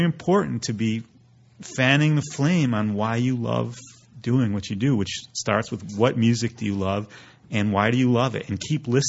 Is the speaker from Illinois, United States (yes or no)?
yes; Chicago, Illinois, United States; when I was very young, I lived, you know, on the north side of the city, and then I went to school in the suburbs, north suburbs, and then I went to DePaul and moved back to the city basically at age 20.